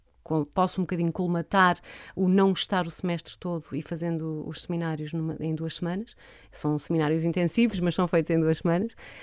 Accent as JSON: {"language": "Portuguese", "town": "Batalha", "region": "Leiria", "country": "Portugal", "said": "Eu sou da Batalha, originalmente"}